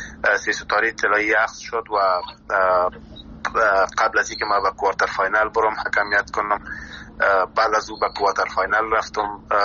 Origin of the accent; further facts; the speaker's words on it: Afghanistan; زمانی که بعضی ها پرسان میکردن از کجا هستی، میگفتم از افغانستان